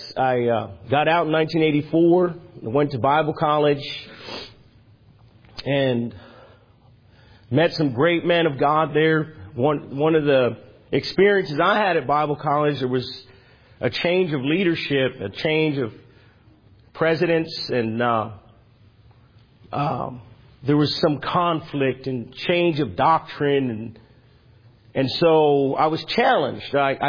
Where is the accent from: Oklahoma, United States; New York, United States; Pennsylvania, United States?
Pennsylvania, United States; Easton; I grew up in Easton, Pennsylvania.